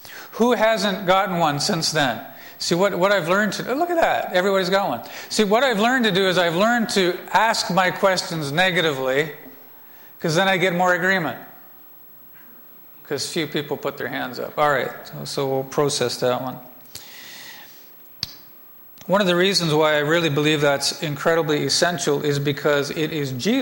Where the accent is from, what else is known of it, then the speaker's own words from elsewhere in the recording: Markham, Ontario, Canada; Is that what you call people when we're from Markham? Markhamites?